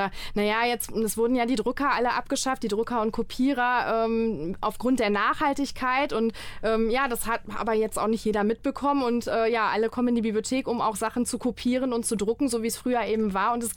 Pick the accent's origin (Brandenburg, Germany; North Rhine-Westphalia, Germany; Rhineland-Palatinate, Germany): North Rhine-Westphalia, Germany; Dortmund; Also ich bin hier tatsächlich geboren in Dortmund, genau, habe schon immer hier gelebt und möchte es eigentlich auch ungern verlassen.